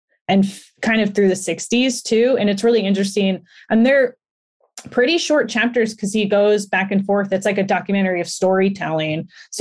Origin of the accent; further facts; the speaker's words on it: Los Angeles, California, United States; I love history and I grew up in Los Angeles. So it's like, it's my history.